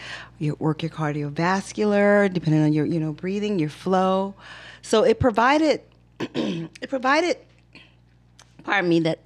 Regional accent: New Orleans, Louisiana, United States; I was born and raised in New Orleans.

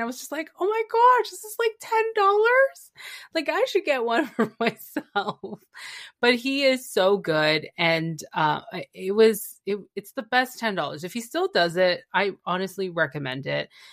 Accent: Canada; accent: Canadian English; first language Spanish; English is a second language; So for those who don't know, I do speak fluent Spanish. That's my native tongue. Of course, English, Canadian English, because some of you people make fun of me, eh?

